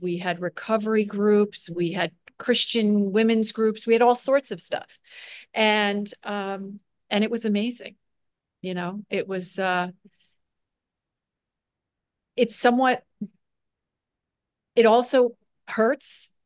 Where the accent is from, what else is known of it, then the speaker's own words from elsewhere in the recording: Long Island, New York, United States; You know, I grew up on Long Island, so I was used to like residential everything, house, driveway.